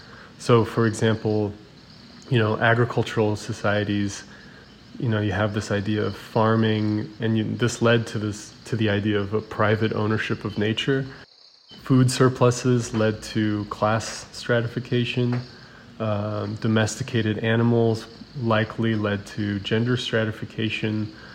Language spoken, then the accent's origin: English; Arizona, United States; Yeah, so, you know, growing up in Arizona